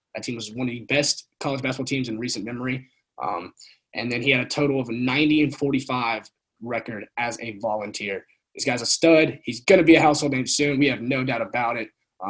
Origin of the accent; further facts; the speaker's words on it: South Carolina, United States; But yeah, so we're all from South Carolina.